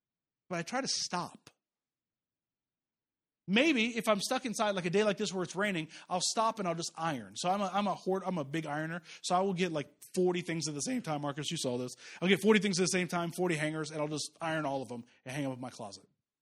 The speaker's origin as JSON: {"language": "English", "country": "Jamaica", "said": "And I'm Jamaican, so I need 3-4 jobs."}